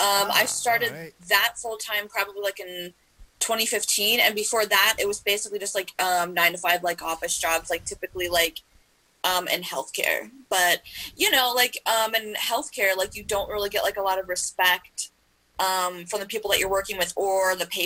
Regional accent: Indiana, United States; now in Los Angeles, United States

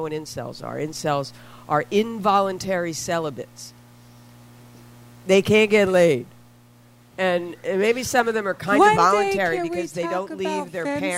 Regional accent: Philadelphia, Pennsylvania, United States; I'm from Philly.

